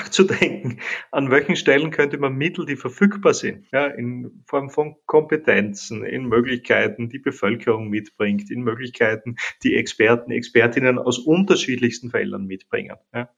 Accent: Austria

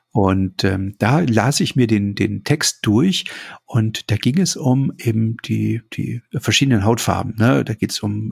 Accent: Germany; Also ich bin in der DDR aufgewachsen.

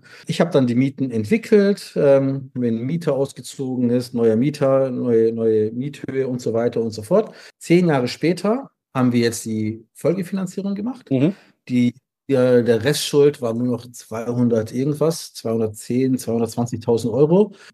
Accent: Stuttgart, Baden-Württemberg, Germany; Ich komme aus Süddeutschland, genauer gesagt aus Stuttgart.

